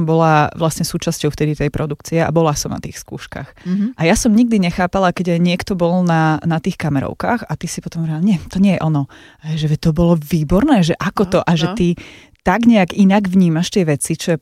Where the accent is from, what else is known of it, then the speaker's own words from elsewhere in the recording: eastern Slovakia, Slovakia; A že sme z východu.